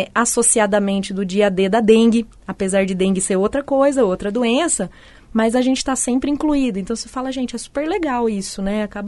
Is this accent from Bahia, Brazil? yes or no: yes; Bahia, Brazil; eu vim da Bahia, outro veio do Maranhão, muita gente daqui mesmo